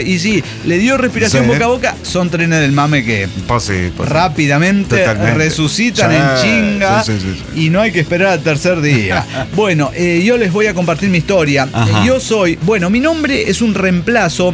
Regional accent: Chihuahua, Mexico; Bueno, soy de Chihuahua, Chihuahua.

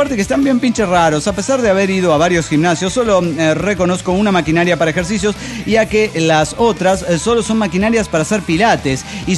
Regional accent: Caracas, Capital District, Venezuela; de Caracas, Venezuela.

